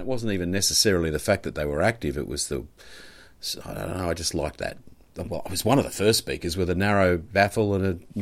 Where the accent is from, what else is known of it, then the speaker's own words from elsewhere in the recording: Queensland, Australia; a Queenslander.